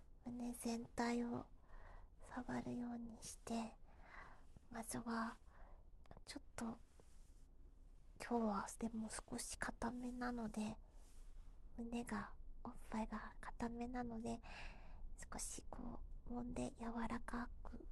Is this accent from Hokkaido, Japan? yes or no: no; Saitama, Japan; あまりこう埼玉出身なので、あまりこう車っていうのに馴染みがないんですけれども